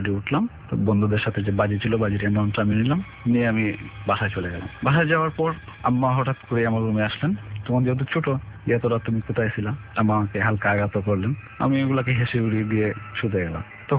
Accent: Sunamganj, Sylhet Division, Bangladesh; সুনামগঞ্জ থেকে আসছি

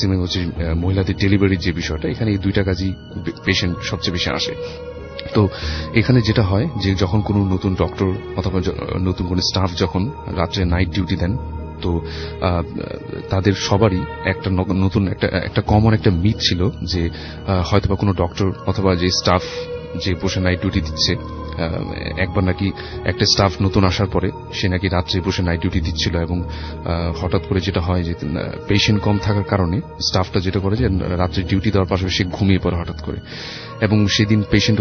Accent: Dhaka, Dhaka Division, Bangladesh; পুরান ঢাকা থেকে এসেছি

